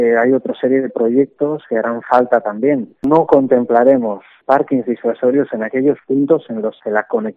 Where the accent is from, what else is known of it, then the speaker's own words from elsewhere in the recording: Manacor, Balearic Islands, Spain; Soy de Manacor.